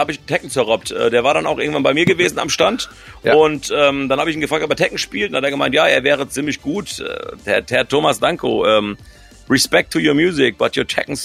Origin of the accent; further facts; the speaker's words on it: Frankfurt, Hesse, Germany; born there; ich bin ja gebürtiger Frankfurter